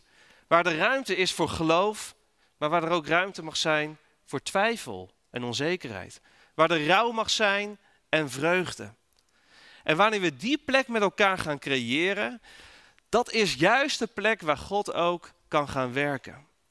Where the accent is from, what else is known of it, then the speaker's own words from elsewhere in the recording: Netherlands; En mag ik heel eerlijk zijn, daar zijn wij als Nederlanders niet zo goed in.